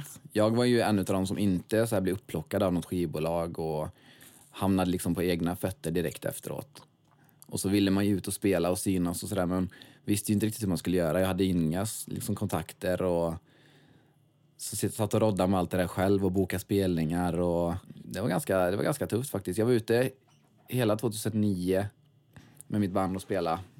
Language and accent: Swedish; Svenljunga, Västra Götaland County, Sweden; Ja, det ligger neråt. Det ligger 3 mil söder om Borås.